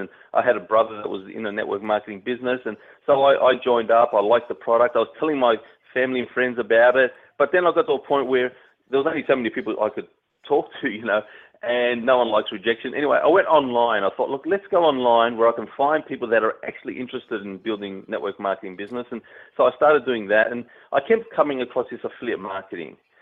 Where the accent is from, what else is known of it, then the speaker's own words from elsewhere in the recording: Australia; accent: Australian; I'm Australian-based. Obviously, you can tell by the accent.